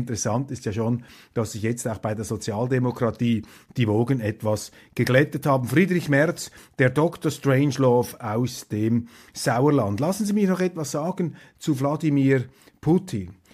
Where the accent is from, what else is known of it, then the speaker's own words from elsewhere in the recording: Switzerland; als Schweizer, als Europäer